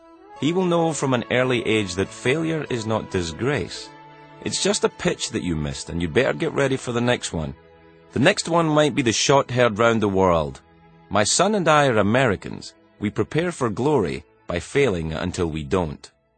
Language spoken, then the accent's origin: English; Glasgow, Scotland, United Kingdom; my hometown of Glasgow, Scotland